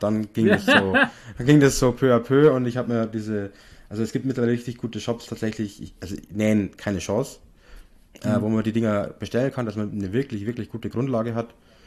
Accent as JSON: {"language": "German", "town": "Passau", "region": "Bavaria", "country": "Germany", "tie": "born or raised there", "said": "Es gibt in Passau einen kleinen Comicladen. Also, Passau ist meine Heimatstadt."}